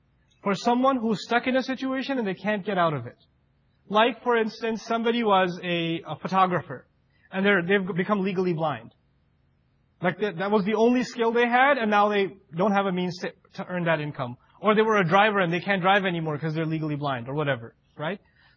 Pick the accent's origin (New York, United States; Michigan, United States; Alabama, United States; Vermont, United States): New York, United States; I come from New York. When you see a stranger, you like get ready to run the other way